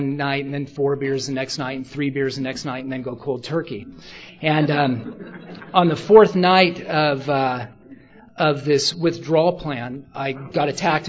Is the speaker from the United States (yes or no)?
yes; Portland, Oregon, United States; also born or lived in Ashland; And so I was living in a little town in southern Oregon called Ashland, and I was from Portland